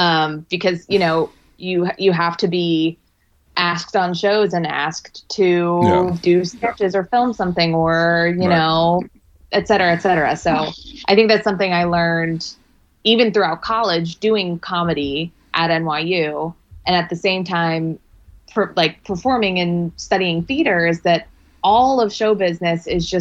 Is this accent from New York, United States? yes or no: no; Baltimore, Maryland, United States; But yeah, so I grew up in Baltimore, actually.